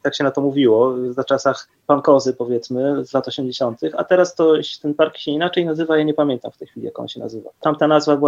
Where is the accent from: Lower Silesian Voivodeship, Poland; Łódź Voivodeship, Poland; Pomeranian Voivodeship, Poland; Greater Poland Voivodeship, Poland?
Pomeranian Voivodeship, Poland; Gdynia; My z Gdyni często też sobie na przykład idziemy plażą